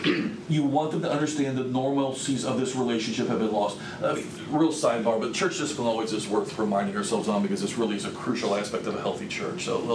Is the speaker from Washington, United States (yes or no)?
no; Florida, United States; now in Texas, United States; I'm from Florida. You know, what literally brought me to Texas? Preaching.